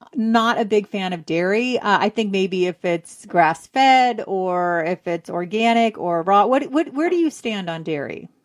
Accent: California, United States; I laughed extra loud because I'm Jewish too. So I'm a Jew from California. So the West Coast.

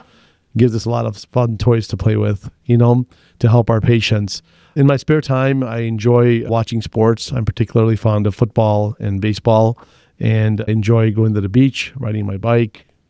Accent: Chicago, Illinois, United States; born and raised in Chicago, Illinois.

